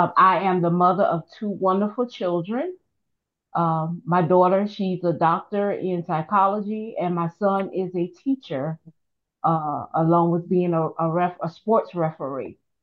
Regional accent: South Carolina, United States; I am from South Carolina.

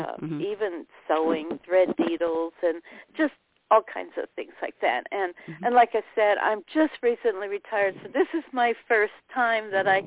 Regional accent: Missouri, United States; I'm from Missouri, and I just recently retired as a rehabilitation teacher.

